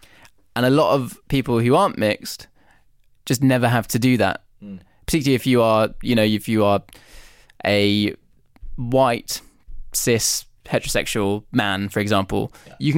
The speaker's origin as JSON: {"language": "English", "town": "Leicester", "region": "East Midlands", "country": "United Kingdom", "tie": "born or raised there", "said": "growing up in Leicester, which is very much a mixed heritage city"}